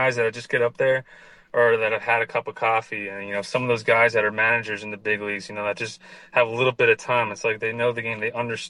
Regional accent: Pennsylvania, United States; It was just surreal because it happened in Lehigh Valley, which was, right around like my hometown.

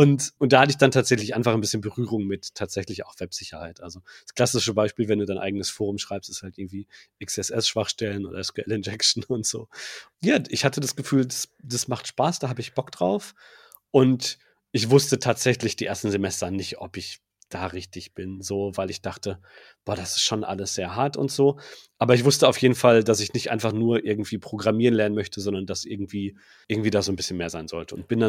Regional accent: Bottrop, North Rhine-Westphalia, Germany; born there; Ja, ich bin gebürtig in Bottrop und bin dann, weil Bochum halt nah dran ist, habe ich mir nah dran erstmal was gesucht, nach Bochum gependelt, aber irgendwann dann nach Bochum rübergezogen.

